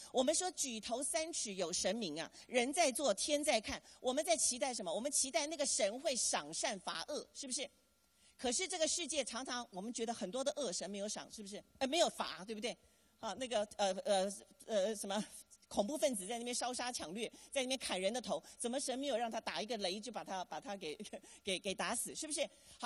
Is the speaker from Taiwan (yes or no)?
yes; Taiwan; 我们台湾人叫外婆，你们叫姥姥是不是？